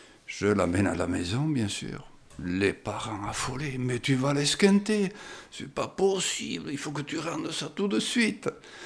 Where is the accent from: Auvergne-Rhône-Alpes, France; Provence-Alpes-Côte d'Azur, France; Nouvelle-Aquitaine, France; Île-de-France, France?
Nouvelle-Aquitaine, France; Briscous; born there; Je suis né à Briscousse en 1942, il y a déjà un certain bout de temps là. Et puis je me suis marié à 26 ans à Saint-Pé-sur-Nivelle et depuis je suis là-bas. D'abord, je suis fils de paysan.